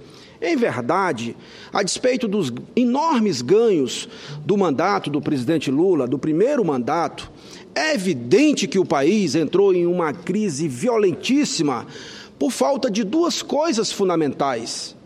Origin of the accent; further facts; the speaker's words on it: Brazil; eu não compreendo como brasileiro